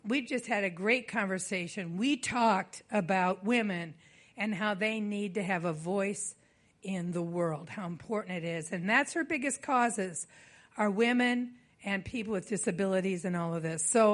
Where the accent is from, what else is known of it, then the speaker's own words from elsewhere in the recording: United States; excuse me, I'm American, and I just can't get the protocol.